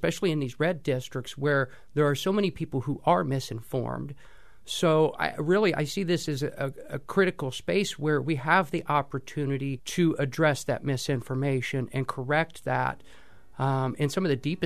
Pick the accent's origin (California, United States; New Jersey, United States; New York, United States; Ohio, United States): Ohio, United States; West Alexandria; born there; I was born in West Alexandria, Ohio, which is just to the west of Dayton, about 30 minutes. My small town roots, to me, is every bit a part of what makes me who I am as my gender identity is.